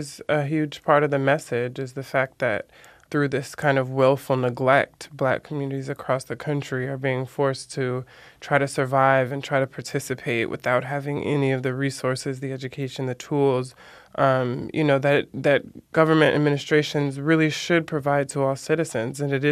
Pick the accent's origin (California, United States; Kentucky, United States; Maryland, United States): California, United States; Los Angeles; I'm 26 years old, and I grew up in South Central LA, not Silver Lake, not Echo Park as it now looks.